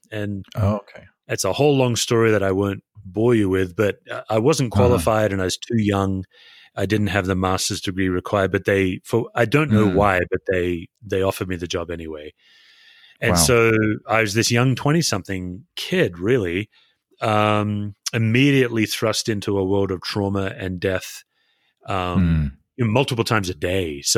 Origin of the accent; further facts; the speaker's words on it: Western Australia, Australia; So I grew up in Western Australia. Great, great place to be born and raised, great family, but not a churched family.